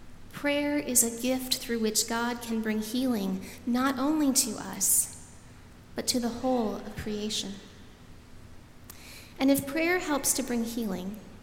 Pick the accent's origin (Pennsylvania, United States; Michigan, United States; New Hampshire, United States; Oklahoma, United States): Michigan, United States; now in Nashville, United States; I grew up in Michigan, and when I first moved here to Nashville, people would comment about my accent.